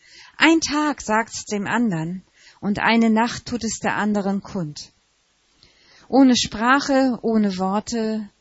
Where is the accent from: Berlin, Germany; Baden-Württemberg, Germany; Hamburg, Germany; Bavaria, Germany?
Hamburg, Germany; Ich als Hamburgerin denke zum Beispiel an St. Nikolai.